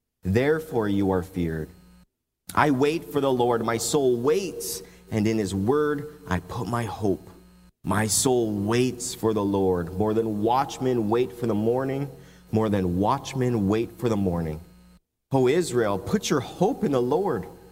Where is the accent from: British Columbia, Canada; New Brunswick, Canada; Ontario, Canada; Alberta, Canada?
Alberta, Canada; Fort Macleod; Both my wife and I, we are originally from southern Alberta. I'm from the Fort McLeod area. And my wife, she is from Tabor. And I grew up on the honeybee farm.